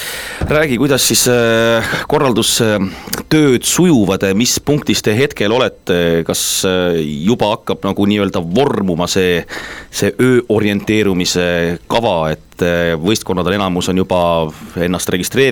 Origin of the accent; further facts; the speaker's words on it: Viljandi County, Estonia; No, ma olen ju mulk